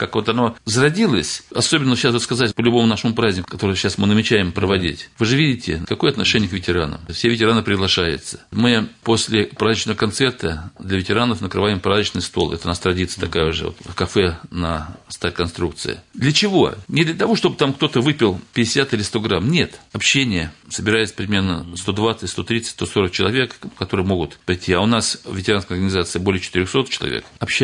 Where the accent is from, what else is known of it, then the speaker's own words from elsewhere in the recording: Bukovo, Moscow Oblast, Russia; Я местный житель, родился в Буково.